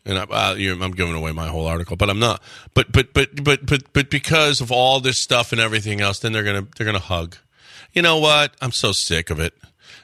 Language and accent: English; Dominican Republic; I'm from the Dominican. We ain't about that.